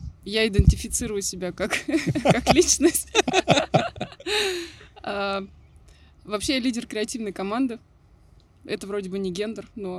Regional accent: Siberia, Russia; now in Moscow, Russia; Я родилась в Сибири. И выросла в Сибири.

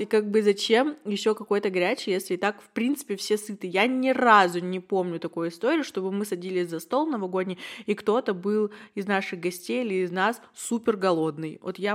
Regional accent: Yekaterinburg, Sverdlovsk Oblast, Russia; мне 21, и я из Екатеринбурга

